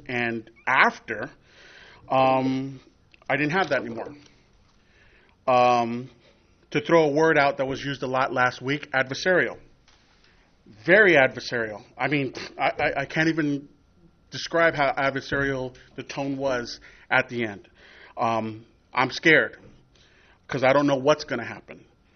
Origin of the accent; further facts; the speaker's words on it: West Covina, California, United States; I grew up in West Covina, I went to Monta Vista, went to Willowood, went to Edgewood, went to West Covina.